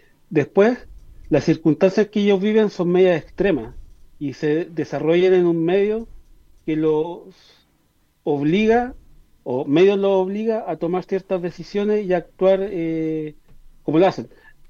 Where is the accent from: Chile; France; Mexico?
Chile; Talcahuano, Biobío; now in Santiago, Chile; Yo nací en Talcahuano, viví ahí hasta el 2011, y ahora estoy en Santiago por las razones laborales